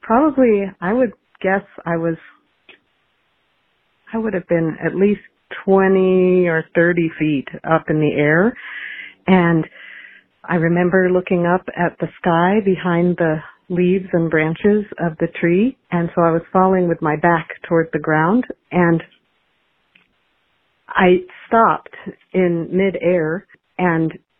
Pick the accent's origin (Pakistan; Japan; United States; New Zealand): United States; the Ozarks; When I was 8 years old, growing up in the Ozarks, I was climbing a tree at a house that was right across the street from my elementary school.